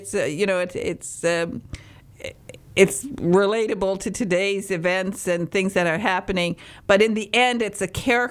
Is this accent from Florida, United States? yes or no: no; Michigan, United States; I come from Northern Michigan